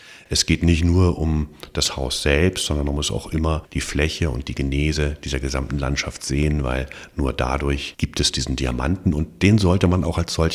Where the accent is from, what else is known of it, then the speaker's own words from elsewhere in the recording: Starkow, Mecklenburg-Vorpommern, Germany; born there; Also ich komme selber aus, bin geboren im Herrenhaus von Starkow